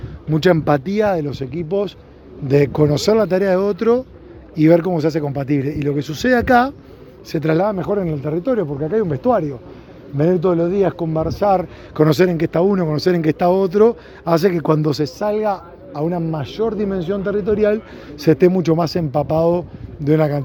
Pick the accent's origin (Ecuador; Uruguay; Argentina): Uruguay; como uruguayos